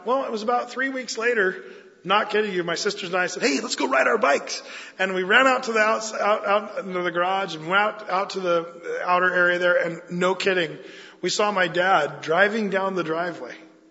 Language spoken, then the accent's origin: English; Applegate, Oregon, United States; we had these little bikes and we'd ride them around our little property when we grew up in Applegate, Oregon.